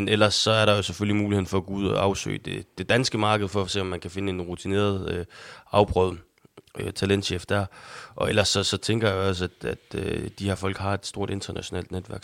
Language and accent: Danish; North Denmark Region, Denmark; det er jo ikke anderledes end, at jeg er nordjyde